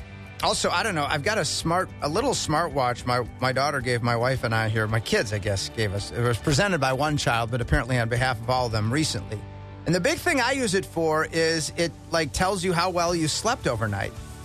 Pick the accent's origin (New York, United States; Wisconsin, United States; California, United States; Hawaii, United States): Wisconsin, United States; Milwaukee; My hometown of Milwaukee, Wauwatosa